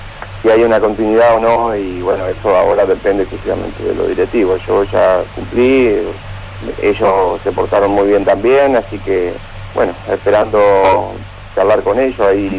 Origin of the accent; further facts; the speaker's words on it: Paraná, Entre Ríos, Argentina; soy de acá, de Paraná.